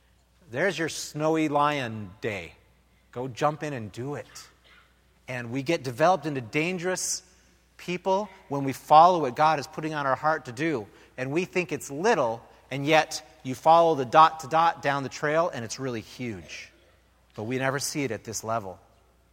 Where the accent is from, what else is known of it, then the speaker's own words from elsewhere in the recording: Minnesota, United States; You know, when I was a kid, I grew up in the Midwest